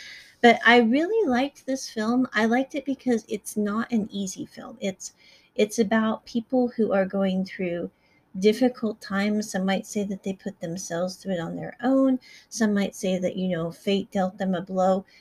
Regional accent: Midwest, United States; it kind of reminded me of the both the negative and the positive of growing up in the Midwest with a large family.

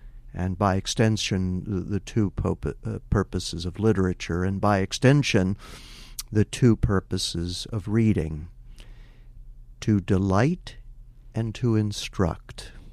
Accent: Maryland, United States; I grew up in the Maryland suburbs of Washington, D.C.

